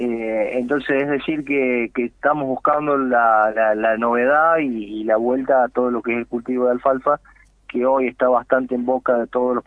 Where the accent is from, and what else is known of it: Argentina